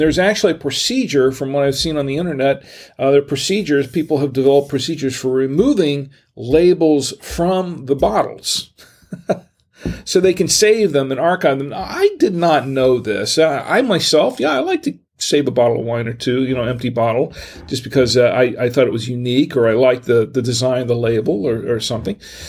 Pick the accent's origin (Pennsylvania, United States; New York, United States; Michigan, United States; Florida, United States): Florida, United States; Gainesville; born there; also born or lived in North Carolina; When I was born in Gainesville, Florida, spent the first 2 years of my life basically living with my grandparents and my mom and dad on the coast, my grandparents' house, because they had a beach house on the on Flagler Beach.